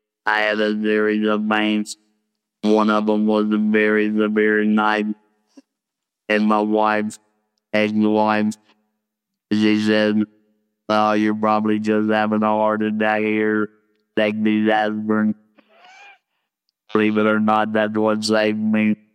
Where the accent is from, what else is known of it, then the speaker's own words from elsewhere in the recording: Louisiana, United States; born there; I was born in 1956 in Northwest Louisiana.